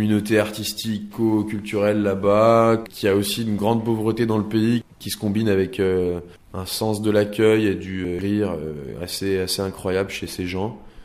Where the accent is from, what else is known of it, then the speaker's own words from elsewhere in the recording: Lyon, Auvergne-Rhône-Alpes, France; born there; moved away; Je suis né à Lyon, je suis parti de Lyon en 2003 ou 2004.